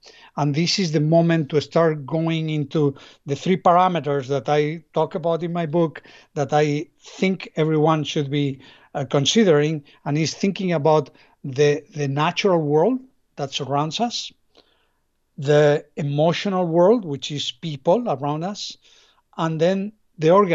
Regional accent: Spain; English is a second language; I'm originally from Spain, I guess. You notice that with my accent.

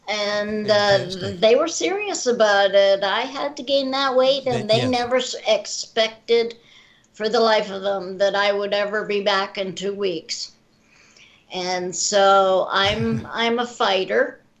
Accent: Alliston, Ontario, Canada; born there; I was born in Alliston, which is like about as far as I am now, about an hour from Toronto

